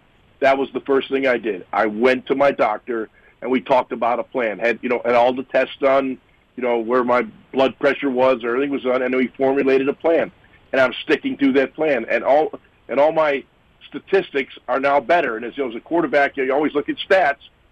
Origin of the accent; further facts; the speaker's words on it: Buffalo, New York, United States; I was born and raised in Buffalo, so I always wanted to play for my hometown team.